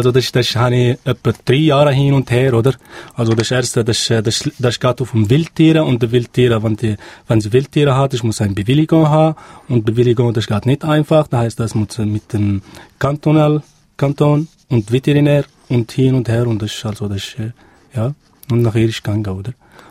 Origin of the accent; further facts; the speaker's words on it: South Tunisia, Tunisia; German is a second language; ich komme aus Tunesien, ganz genau aus Südtunesien.